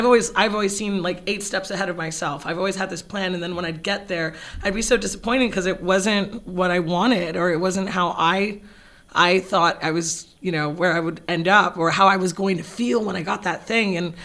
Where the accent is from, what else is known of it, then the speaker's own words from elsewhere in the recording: Northridge, California, United States; Yeah. I grew up in Northridge, actually.